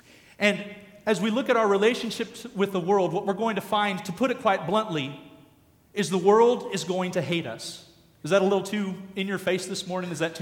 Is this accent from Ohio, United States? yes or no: no; Vancouver, Washington, United States; I grew up in the beautiful Pacific Northwest. I grew up in Vancouver, Washington, not to be confused with Vancouver, Canada, but the one that's right across the river from Portland.